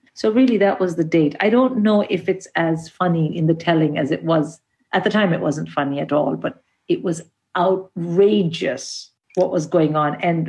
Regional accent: India; Which was a huge thing as an Indian woman to pull out a cigarette in the middle of an arranged marriage scenario.

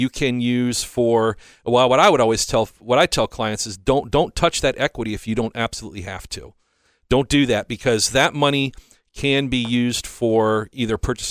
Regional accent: Ireland; The only challenge is that I'm Irish, so I have Irish skin.

